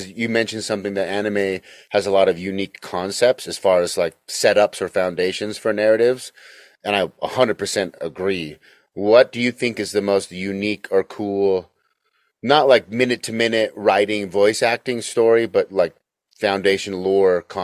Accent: Utah, United States; speaking of growing up in Utah

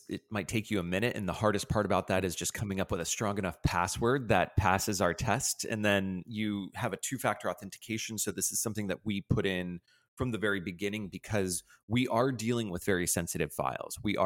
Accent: Boca Raton, Florida, United States; So growing up, I grew up in Boca Raton, Florida, which is where IBM invented the PC.

